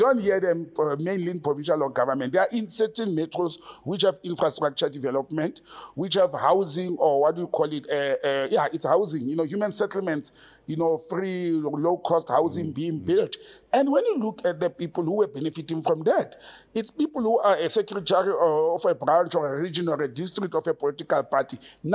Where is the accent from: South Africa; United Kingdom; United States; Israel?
South Africa; Randfontein, Gauteng; I grew up in Randfontein. It's a mining town.